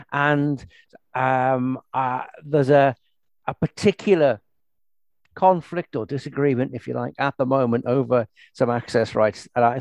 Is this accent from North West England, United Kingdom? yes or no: yes; North West England, United Kingdom; I grew up on Merseyside in England, and that's where I began my walking.